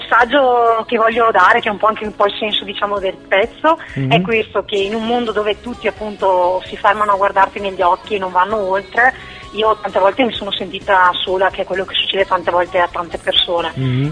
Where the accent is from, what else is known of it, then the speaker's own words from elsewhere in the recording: Veneto, Italy; Io sono dalla provincia di Vicenza, quindi mi muovo un po' nel Veneto